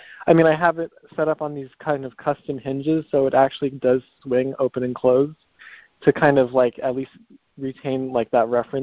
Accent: Connecticut, United States; I grew up in Connecticut, and then so after Pratt, I went to school in Bridgeport.

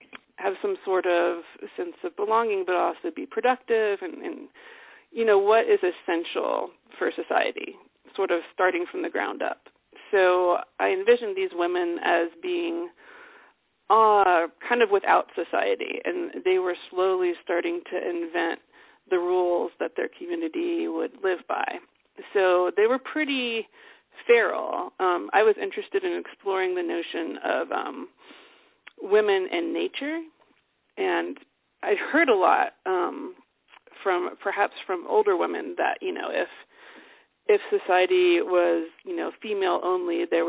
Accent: Maryland, United States; also born or lived in Boston / New York; now in California, United States; I'm originally from Maryland, and I went to school in Boston. Then I spent a little bit of time in New York before coming out here about 2000.

